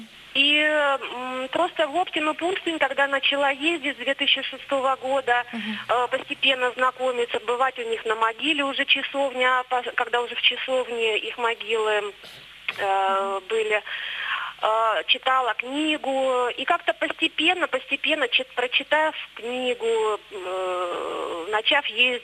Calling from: Belgium; also born or lived in Moscow, Russia; Я вам звоню из Бельгии

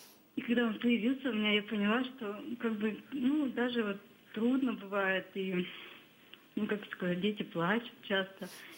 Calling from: Yekaterinburg, Sverdlovsk Oblast, Russia; я из Екатеринбурга.

